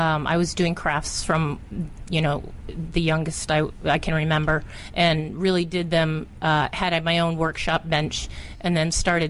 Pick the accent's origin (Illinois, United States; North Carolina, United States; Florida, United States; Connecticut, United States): Connecticut, United States; Connecticut.